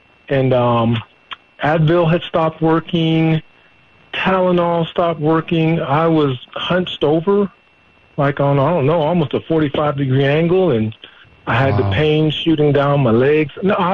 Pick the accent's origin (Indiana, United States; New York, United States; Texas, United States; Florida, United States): Florida, United States; No, I'm from Florida, but I'm living in Nebraska right now.